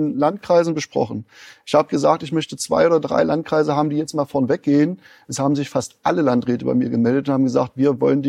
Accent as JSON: {"language": "German", "region": "Saxony-Anhalt", "country": "Germany", "said": "auch hier in meiner Heimat Sachsen-Anhalt brauchen wir die Unterstützung der Bundesregierung an verschiedenen Stellen."}